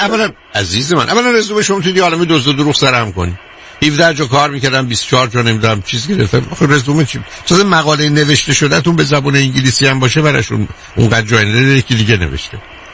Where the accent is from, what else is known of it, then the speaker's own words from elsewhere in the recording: Iran; من خودم با دو تا فوق لیسانسی که از ایران اومدم